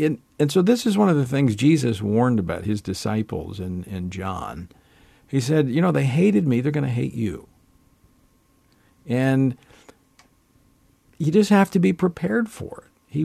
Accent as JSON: {"language": "English", "region": "Louisiana", "country": "United States", "tie": "born or raised there", "said": "look at what's happened in my home state of Louisiana with this flood."}